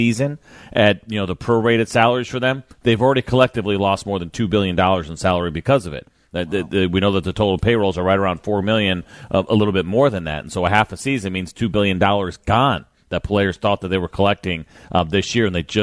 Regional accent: New York, United States; For me, growing up in New York, I use that example.

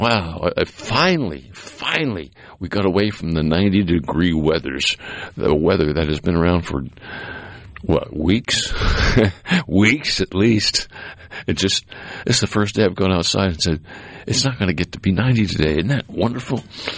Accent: New England, United States; Of course, you know, I grew up in New England, and I managed lumberyards up there

